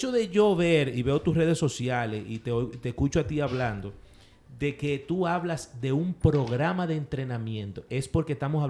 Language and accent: Spanish; Dominican Republic; Yo soy un dominicano común